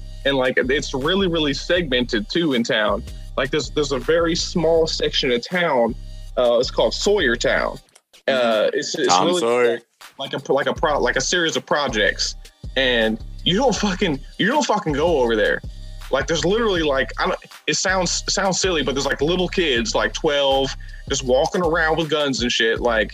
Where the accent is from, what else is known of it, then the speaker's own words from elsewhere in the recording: Arkansas, United States; Yeah, because I didn't realize how bad it was in my hometown until, like, I moved here, and then I would go back to visit, and then, like, people who I got respect and talk to, they're like, yeah, so how many black people live up there in Arkansas?